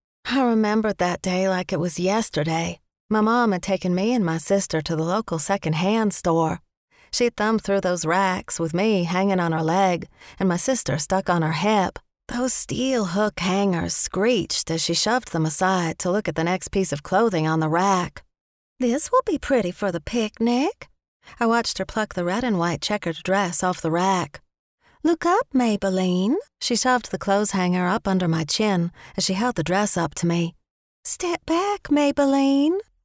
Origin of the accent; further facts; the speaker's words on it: Perrysburg, Kentucky, United States; I had no idea if people who had lived in my hometown of Perrysburg, Kentucky, were around or even still alive.